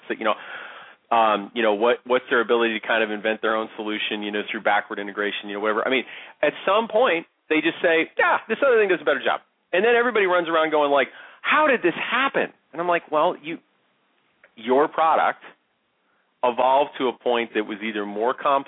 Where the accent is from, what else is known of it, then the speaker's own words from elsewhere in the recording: Chicago, Illinois, United States; I grew up in Chicago. Chicago's got its thing.